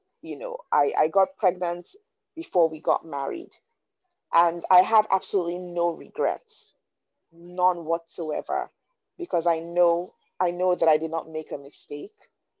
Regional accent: Nigeria; growing up in Nigeria, you know, and I'll give you guys a bit of a backstory. Like I've mentioned in the past, I grew up in a household where my parents went to church every Sunday, and they took us to church every single Sunday, Pentecostal, Christian, conservative

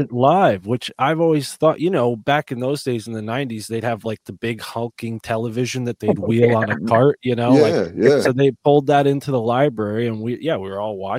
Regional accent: Connecticut, United States; growing up in Connecticut, there are just as many private schools as there are public schools

